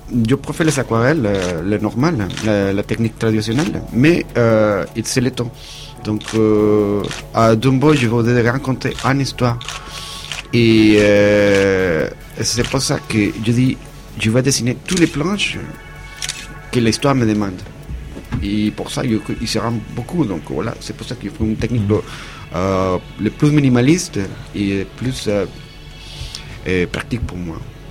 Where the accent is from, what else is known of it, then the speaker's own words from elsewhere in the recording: Mexico; French is a second language; now in France; parce que comme je viens de Mexique, pour moi, Torgal, ça n'existe pas. Donc je suis arrivé en France